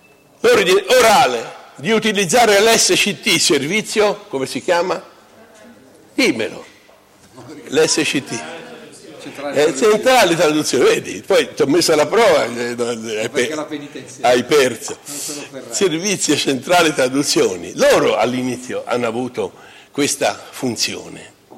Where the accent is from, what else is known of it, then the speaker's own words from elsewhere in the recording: Pisa, Tuscany, Italy; born there; Io sono nato a Pisa, ve lo posso spiegare